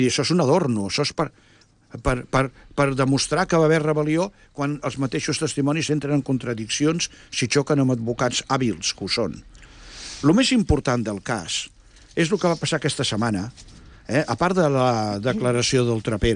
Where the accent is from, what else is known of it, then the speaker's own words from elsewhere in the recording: Barcelona, Catalonia, Spain; ho parlo com a barceloní